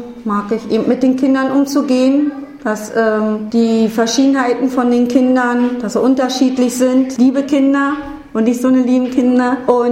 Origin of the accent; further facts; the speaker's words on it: Wusterhausen, Brandenburg, Germany; Ich komme hier aus Wusterhausen.